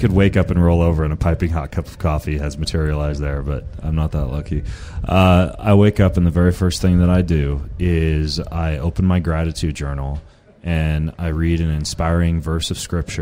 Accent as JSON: {"language": "English", "town": "Lewiston", "region": "Idaho", "country": "United States", "tie": "born or raised there", "said": "I grew up in Lewiston, Idaho."}